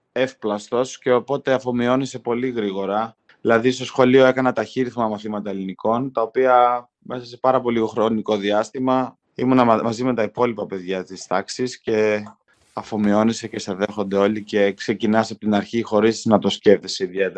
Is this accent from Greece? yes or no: yes; Siatista, Western Macedonia, Greece; Κατάγομαι από Σιάδη στα Κοζάνης